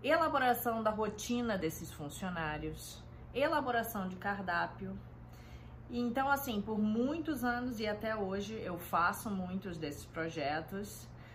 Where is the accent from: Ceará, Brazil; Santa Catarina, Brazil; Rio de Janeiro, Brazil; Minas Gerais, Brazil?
Rio de Janeiro, Brazil; now in São Paulo, Brazil; Eu sou carioca, né? O sotaque logo logo vai me entregar, mas moro há 20 anos em São Paulo.